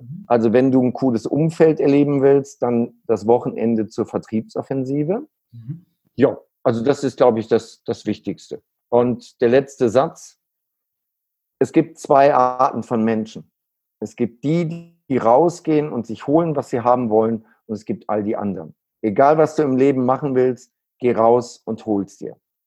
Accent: Neuss, North Rhine-Westphalia, Germany; born there; Aber ich bin in Neuss geboren

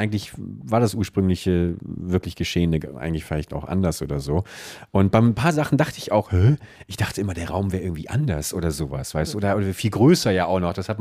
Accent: Buchholz, Lower Saxony, Germany; bin ich nochmal in meine alte Heimatstadt Buchholz gefahren

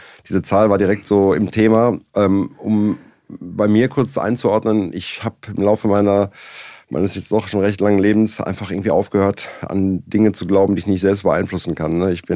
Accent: North Rhine-Westphalia, Germany; Ich komme aus dem Sauerland

